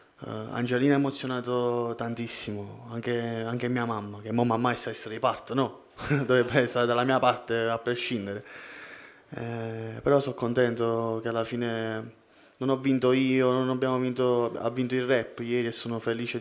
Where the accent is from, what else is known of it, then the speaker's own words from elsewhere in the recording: Naples, Campania, Italy; Io sono partito da Secondigliano, mi sono messo, cioè, ho fatto la valigia da Secondigliano e sono venuto a Sanremo.